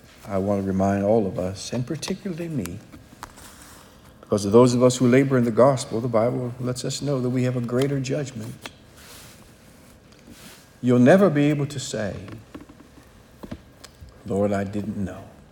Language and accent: English; Ohio, United States; growing up in Central Ohio.